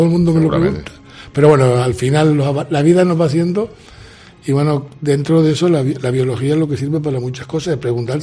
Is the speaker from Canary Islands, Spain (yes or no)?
yes; Canary Islands, Spain; Me ha dado una oportunidad de la vida de hacer algo por mi tierra, por trabajar por Canarias.